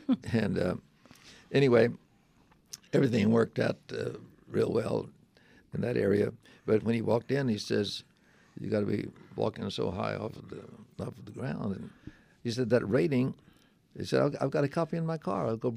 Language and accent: English; Texas, United States; now in Phoenix, United States; When I came to Phoenix from Texas and went by, he was in Chandler